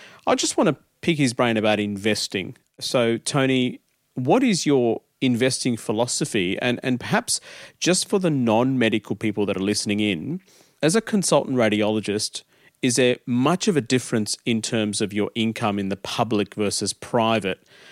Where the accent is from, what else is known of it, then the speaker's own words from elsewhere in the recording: Adelaide, South Australia, Australia; I had the same sort of, I suppose, feelings when we came to Australia, and I grew up in Adelaide. Great city, clean city.